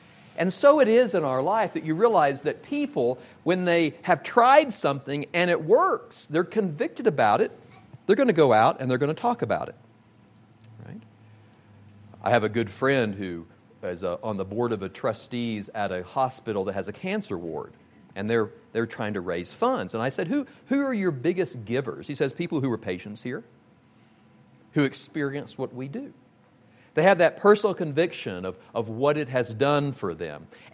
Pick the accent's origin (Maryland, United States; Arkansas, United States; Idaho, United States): Arkansas, United States; I'm from the Arkansas Razorbacks territory, and so I know where true healing is in the red.